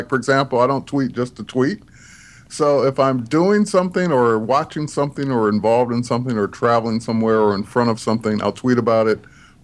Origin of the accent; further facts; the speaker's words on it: Detroit, Michigan, United States; I grew up in Detroit, and once I turned 21, 22, I moved out to the suburbs of Detroit. So Southfield, Troy, Detroit.